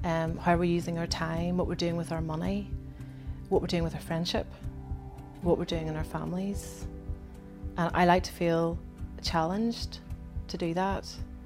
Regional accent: Ballymena, Northern Ireland, United Kingdom; also born or lived in Derry; I am a child of the manse. I grew up in Ballymena and in Derry.

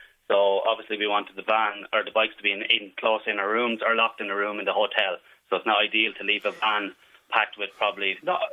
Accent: Wexford, Leinster, Ireland; Well, to start with, I'm from Wexford, and myself and my team travelled up from Wexford the day previous.

